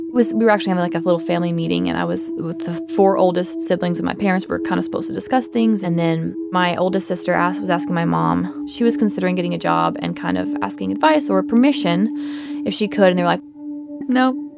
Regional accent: Kerrville, Texas, United States; also born or lived in Houston; Born in Houston, and then we moved to Kerrville when I was real little. Like, I don't even remember Houston at all.

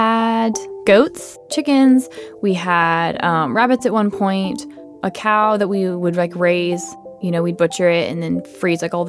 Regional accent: Kerrville, Texas, United States; also born or lived in Houston; Born in Houston, and then we moved to Kerrville when I was real little. Like, I don't even remember Houston at all.

